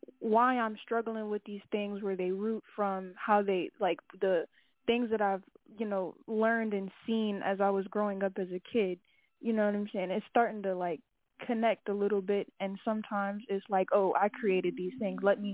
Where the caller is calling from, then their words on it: North Carolina, United States; I'm calling from North Carolina.